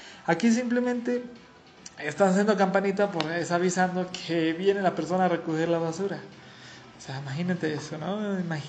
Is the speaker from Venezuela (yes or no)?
yes; Venezuela; now in Mexico; obviamente basado en mi experiencia aquí en México. Yo soy de Venezuela